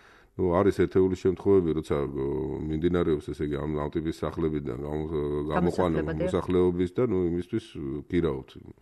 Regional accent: Tbilisi, Georgia; არა მარტო ეგ მოგეხსენებოს რომ დავიბადე, გავიზარდე თბილისში, კარგად ვიცნობ ძველუბნებს.

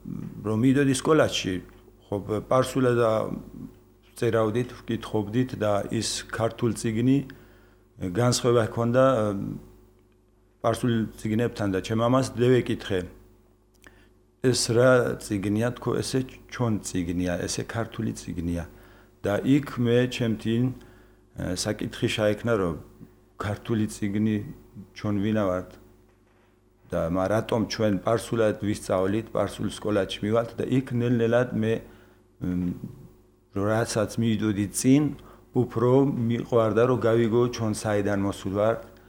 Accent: Fereydan, Isfahan, Iran; მე დავიბადე ფერედანში, ან ძველებურად რო ზახოდეს მარტყოფი. და იქ ჩემ დედმამამ, დედა ჩემმა დედა ჩემ მამამ მასწავლა დედა ენა და ოჯახში მე ვისწავლე ქართული ენა.

